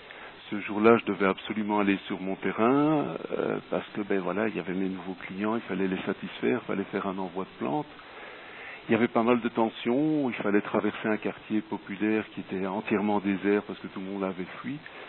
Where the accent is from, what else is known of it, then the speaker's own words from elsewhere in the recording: Brussels, Brussels-Capital Region, Belgium; born there; Je suis né à Bruxelles, en Belgique, en 1960.